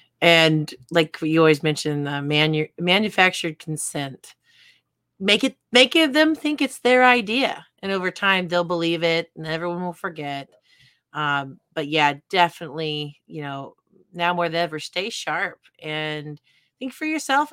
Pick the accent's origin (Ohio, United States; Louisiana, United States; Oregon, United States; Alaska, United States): Alaska, United States; When I was a kid, you know, we were raised in Alaska. I shot guns at a young age.